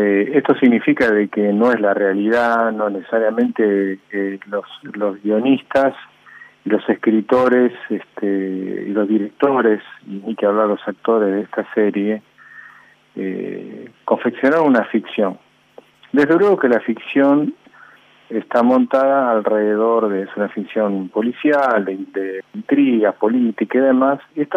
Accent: Argentina; por eso lo hablo como argentino.

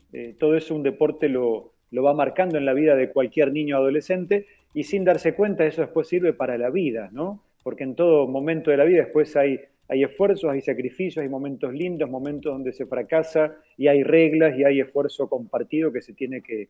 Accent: San Fernando, Buenos Aires Province, Argentina; yo nací en la ciudad de Buenos Aires, pero viví siempre en la provincia de Buenos Aires, en San Fernando, provincia de Buenos Aires. Ahí me crié, ahí fui creciendo y desarrollando los primeros años de mi vida, hasta la adolescencia y el secundario terminado. Siempre fue ahí.

